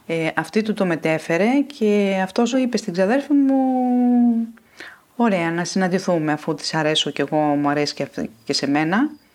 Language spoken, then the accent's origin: Greek; Kastania, Epirus, Greece; Μεγάλωσα και γεννήθηκα στην Καστανιά Άρτας, σε ένα ορεινό χωριό, το 1970.